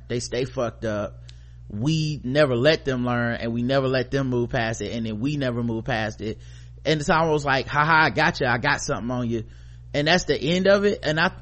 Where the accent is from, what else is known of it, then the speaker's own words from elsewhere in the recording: Brooklyn, New York, United States; despite growing up in Brooklyn, being exposed to some aspects of the Hasidic community.